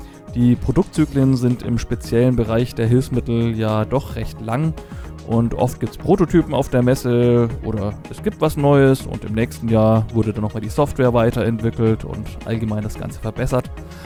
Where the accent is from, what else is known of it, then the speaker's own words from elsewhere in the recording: Bavaria, Germany; Als Franke spreche ich Englisch very well, breathless wise und nicht so schnell